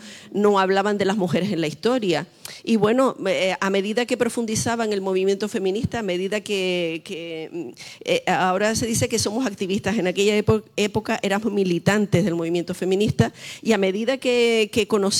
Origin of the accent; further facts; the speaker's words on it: Las Palmas, Canary Islands, Spain; Yo llegué a la Universidad de La Laguna, yo soy de Las Palmas, aunque no se me note mucho ya. Yo llegué en el año 80 a estudiar historia